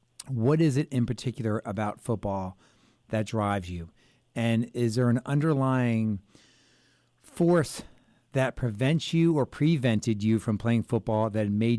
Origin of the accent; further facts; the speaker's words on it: Florida, United States; I mean, growing up in Florida, obviously that's the South.